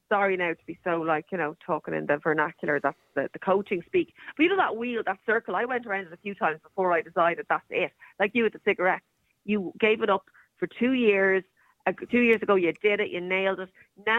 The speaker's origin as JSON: {"language": "English", "country": "Ireland", "said": "I'm an Irish person. Of course I drink."}